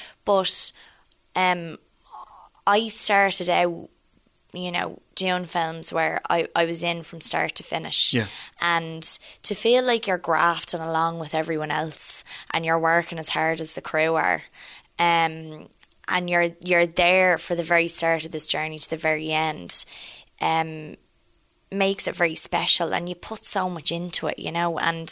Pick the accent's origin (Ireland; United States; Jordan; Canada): Ireland; we shot pretty much all of it in Ireland apart from one week in Hastings, and I was so happy to be shooting at home, and our crews at home are terrific